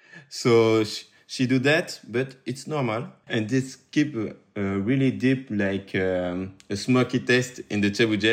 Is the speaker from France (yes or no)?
yes; Paris, Île-de-France, France; English is a second language; I grew up in the banlieue of Paris. Donc, I grew up in Paris and I don't move from Paris from my birth to now. And I was in the Paris, but not in the city. I was in the little campaign.